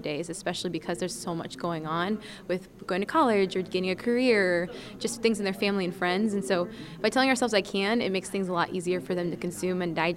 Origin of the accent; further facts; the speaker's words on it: Lodi, California, United States; I'm from Lodi, California, currently serving as the National FFA President.